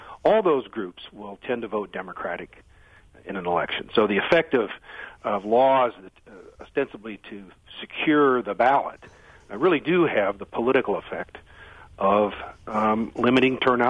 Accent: Iowa, United States; like my home state of Iowa?

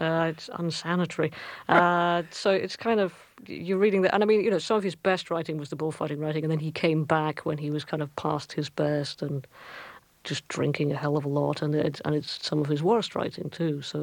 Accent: Scotland, United Kingdom; It's not to do with being Scottish, because we don't do it either.

